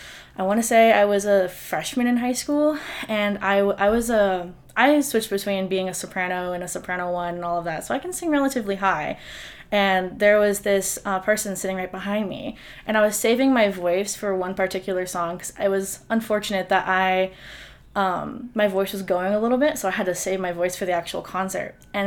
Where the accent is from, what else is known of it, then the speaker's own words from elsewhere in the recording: Virginia Beach, Virginia, United States; We had academies where I'm from Virginia Beach, and each high school had like a specific academy.